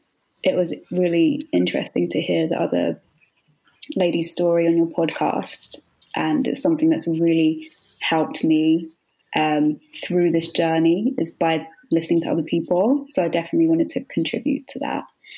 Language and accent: English; London, United Kingdom; I'm from London